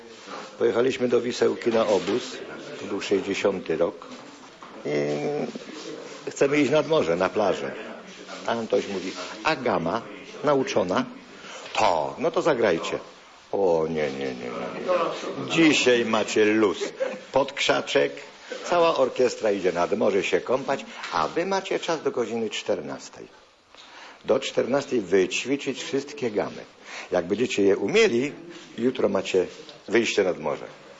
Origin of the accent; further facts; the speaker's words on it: Mosina, Greater Poland Voivodeship, Poland; Mieszkam w Mosinie od urodzenia. Mam 72 lata.